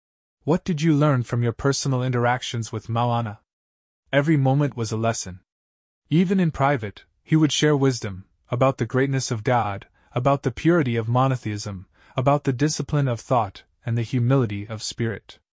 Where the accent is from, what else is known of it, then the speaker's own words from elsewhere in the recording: Nandura, Maharashtra, India; born there; also born or lived in Pune; I was born in Nandura, a small town in the Buldhana district of Maharashtra. In 1962, I moved to Pune for work.